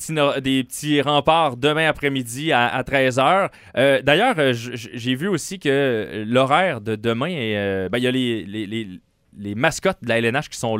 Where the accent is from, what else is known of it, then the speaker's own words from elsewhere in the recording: Saint-Augustin, Quebec, Canada; Norrois, c'est mon équipe de où je viens, de Saint-Augustin. J'ai la nationalité Norrois.